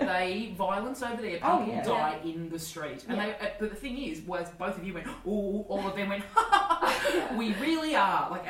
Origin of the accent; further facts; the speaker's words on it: Australia; hey, everyone, I'm an Australian female comic. So, you know, as an Australian, I'm going to swear like a fuckload.